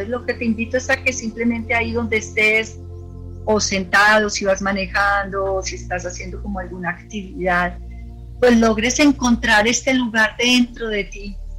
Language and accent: Spanish; Colombia; de verdad como colombiana siento que eso es una forma de construir país